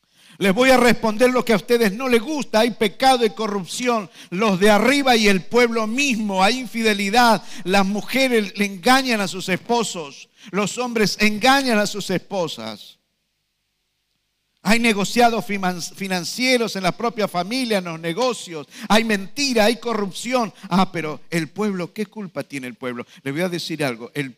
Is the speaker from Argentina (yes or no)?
yes; Argentina; como argentinos, ¿no le hemos dado la espalda a Dios?